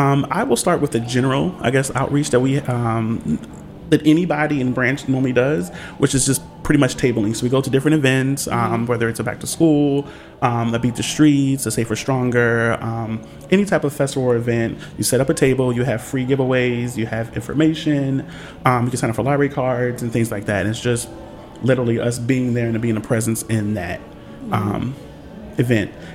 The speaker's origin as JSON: {"language": "English", "town": "Baltimore", "region": "Maryland", "country": "United States", "tie": "born or raised there", "said": "I'm from born in Baltimore City, or Balmo City, and then raised in Baltimore County. More in the county than the city."}